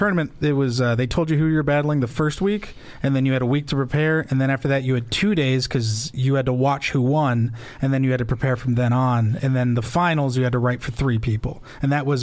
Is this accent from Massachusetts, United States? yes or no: no; Temecula, California, United States; also born or lived in San Jose; No, I was born in San Jose, California. Okay. Yeah, my family's from Los Angeles. And then I moved to Temecula, California. And that's where I started comedy when I was 21.